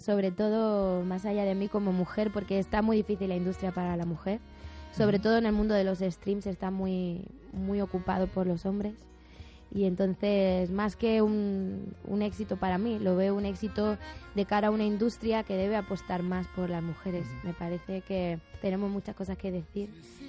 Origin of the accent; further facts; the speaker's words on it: Madrid, Community of Madrid, Spain; Es como algo muy emocional para mí, pues porque yo soy de Madrid.